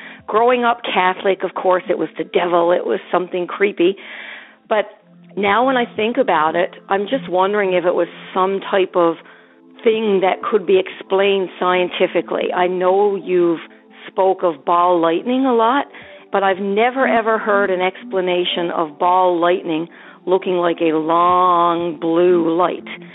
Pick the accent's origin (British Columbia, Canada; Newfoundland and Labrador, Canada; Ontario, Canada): Newfoundland and Labrador, Canada; I'm from Newfoundland